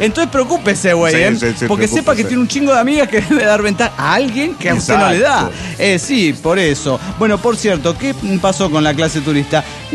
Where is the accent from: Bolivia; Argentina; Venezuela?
Argentina; Rosario de Lerma, Salta; nos fuimos a festejar en un pub bailable en mi pueblo, Rosario de Lerma. Esto es en Salta, Argentina.